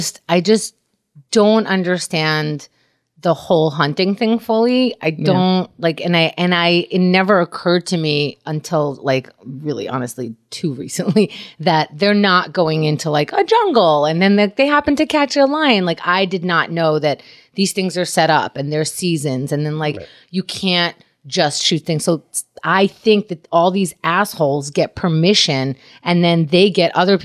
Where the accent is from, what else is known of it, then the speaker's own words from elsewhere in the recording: New York, United States; I don't know because I grew up in New York.